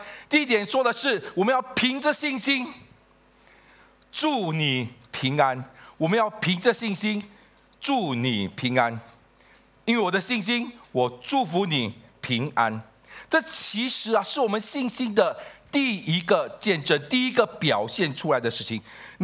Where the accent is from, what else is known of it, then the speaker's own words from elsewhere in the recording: Chaozhou, Guangdong, China; 我是潮州人